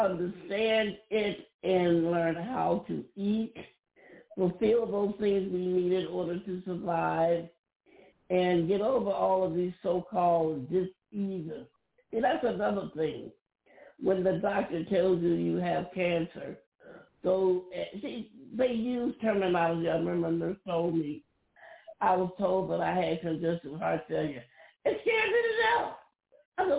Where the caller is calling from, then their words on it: Chicago, Illinois, United States; I'm calling from Chicago and Grand Rising.